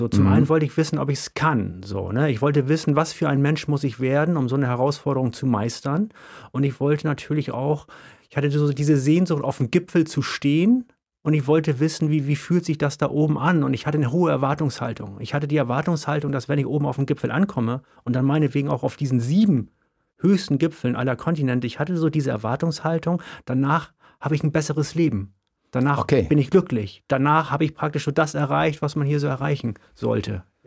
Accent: Hamburg, Germany; Ja, das ist wichtig zu wissen, weil genau, ich komme aus dem Flachland.

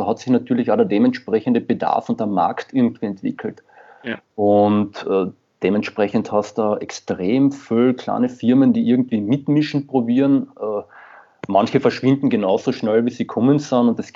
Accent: Carinthia, Austria; ich komme ja selbst aus Kärnten im Endeffekt

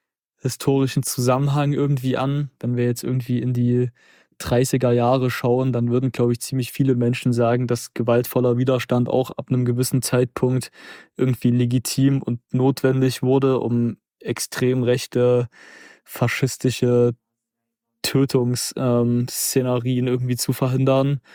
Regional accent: Zwickau, Saxony, Germany; ob jetzt in meiner Heimatstadt Zwickau

